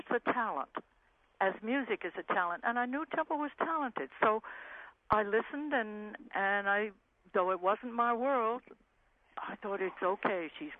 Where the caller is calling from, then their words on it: New York City, New York, United States; I'm coming from New York City.